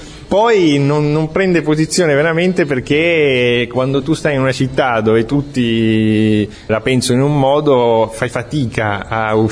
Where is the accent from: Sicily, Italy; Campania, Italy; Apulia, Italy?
Sicily, Italy; Palermo; Io sono palermitano e quindi mi sentivo così illegittimamente autorizzato a osare un po' di più.